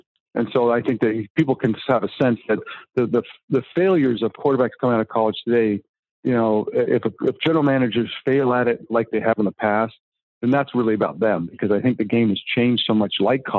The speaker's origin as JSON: {"language": "English", "town": "Greenwich", "region": "Connecticut", "country": "United States", "tie": "born or raised there", "said": "I grew up in Greenwich. I used to go to Jet games."}